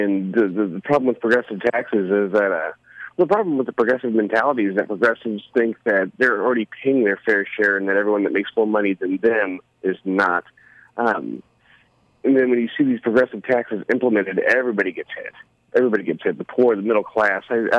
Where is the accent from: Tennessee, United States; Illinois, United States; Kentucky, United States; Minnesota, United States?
Illinois, United States; Bluford; I'm from Bluford. Graduated Weber in 2005. I've been in Mount Vernon for most of my adult life ever since.